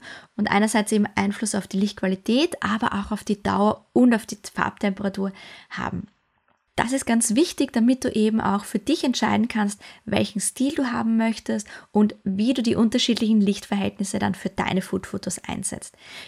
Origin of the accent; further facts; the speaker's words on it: Austria; Bei uns in Österreich ist ja morgen Feiertag.